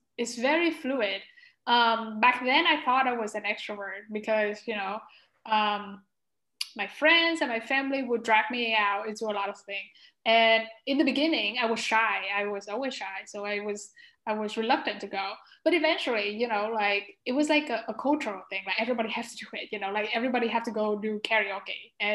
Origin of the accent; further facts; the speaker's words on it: the South, United States; And it was very difficult, especially for my family, because I grew up in the South.